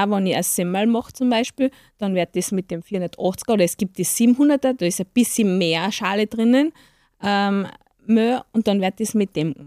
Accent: Salzburg, Austria; Das gibt es nicht bei uns im Lungau.

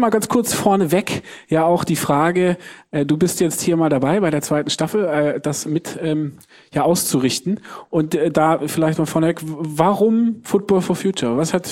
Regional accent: Swabia, Germany; now in Hamburg, Germany; aber ich persönlich bin Schwabe, von daher grüß Gott

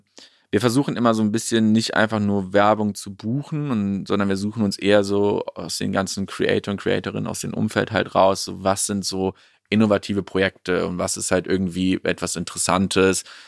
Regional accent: Gummersbach, North Rhine-Westphalia, Germany; ich komme aus Gummersbach

